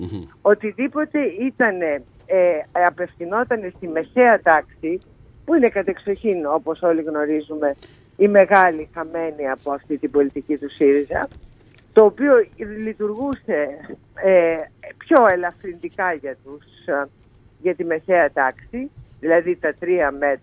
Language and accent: Greek; Chania, Crete, Greece; Στην πατρίδα μου, ναι, επιτέλους, μετά από χρόνια.